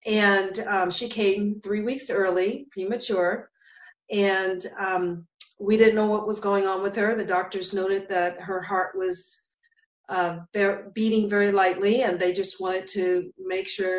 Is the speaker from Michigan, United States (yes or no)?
no; Boston, Massachusetts, United States; now in Layton, United States; So, I was born and raised in Boston, Mass. I currently live in Salt Lake City, Utah, actually Layton, Utah.